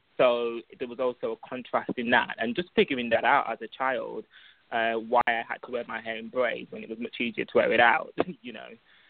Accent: Huddersfield, Yorkshire and the Humber, United Kingdom; So I'm originally based, I was born in UK, and I was raised in Huddersfield, Yorkshire. That's North England.

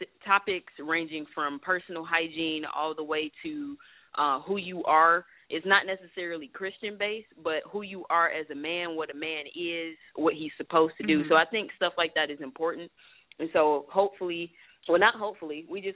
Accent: Michigan, United States; now in Texas, United States; You know, we're both from Michigan, so we're familiar with it.

